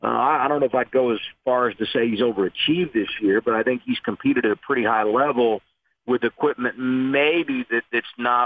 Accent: Indianapolis, Indiana, United States; I'm from Indianapolis

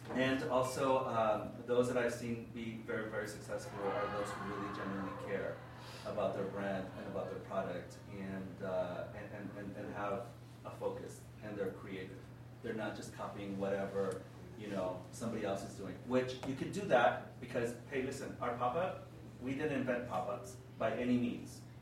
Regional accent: Mexico; Even though I'm from Mexico

